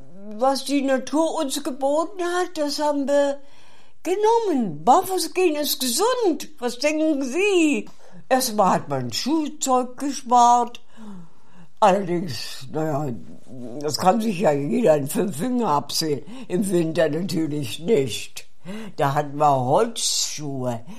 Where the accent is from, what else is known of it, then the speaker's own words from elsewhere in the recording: Brüssow, Brandenburg, Germany; Landkreis Prenzlau in der Uckermark. Da haben wir einen schönen See mit anschließendem Park. Und da habe ich meine Kindheit verbracht.